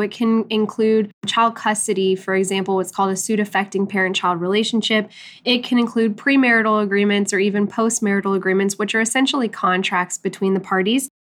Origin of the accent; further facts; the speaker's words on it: Richardson, Texas, United States; also born or lived in Austin, United States / New York, United States; So I grew up in Richardson, Texas. I'm one of six siblings.